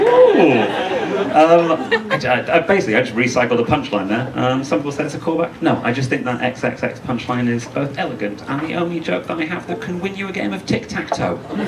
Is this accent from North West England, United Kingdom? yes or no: yes; Manchester, North West England, United Kingdom; now in Oxford, United Kingdom; so I grew up in Manchester originally, and I wanted to be a beat poet.